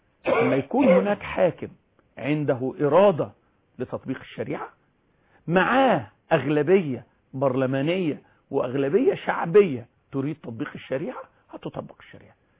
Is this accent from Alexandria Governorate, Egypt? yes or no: no; Kafr El Sheikh Governorate, Egypt; وانا من كفر الشيخ